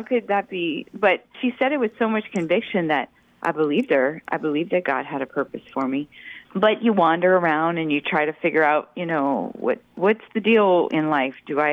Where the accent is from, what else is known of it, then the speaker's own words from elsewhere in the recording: Louisiana, United States; Oh, I grew up in South Louisiana. I grew up Catholic. I went to church, basically.